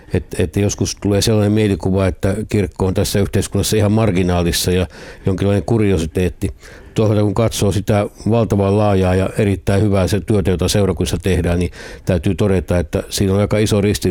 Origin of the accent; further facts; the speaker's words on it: Mikkeli, South Savo, Finland; now in Helsinki, Finland; On hiihtomaastot on siellä kotipuolessa Mikkelissä, ja kun viikot menee Helsingissä töissä